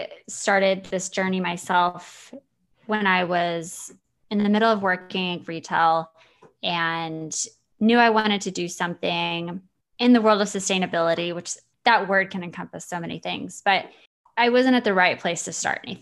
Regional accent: Amarillo, Texas, United States; I grew up in Amarillo, Texas. I was working in Amarillo, Texas, which is like cattle country. We grew up with stockyards, and you just smell the stockyards.

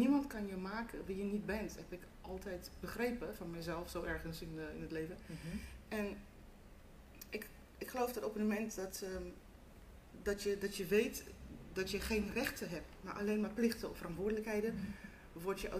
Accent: South Africa; ik kom uit Zuid-Afrika. Ik ben Zuid-Afrikaans van origine. En ik kende alleen maar apartheid.

